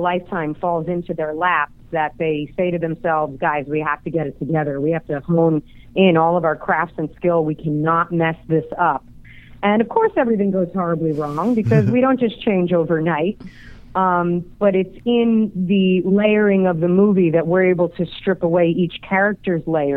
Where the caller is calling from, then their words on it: New York City, New York, United States; I'm calling you from the coldest region in the world, New York City.